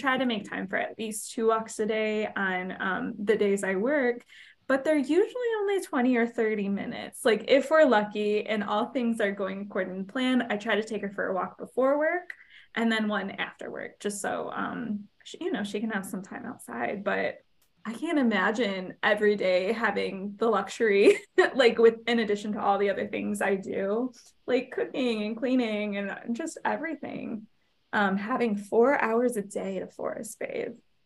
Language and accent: English; Michigan, United States; You know, I grew up right outside of Detroit, where there are factories, kind of near like Zog Island, and that was all being pumped into the air.